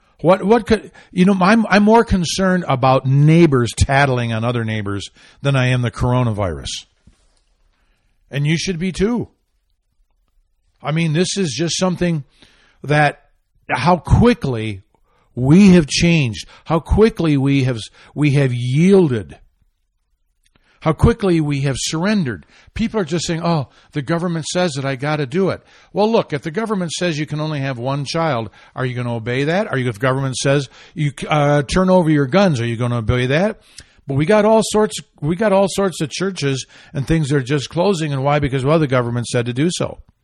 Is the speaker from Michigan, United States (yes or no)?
yes; Michigan, United States; This has got a Democrat governor in Michigan. It's my home state.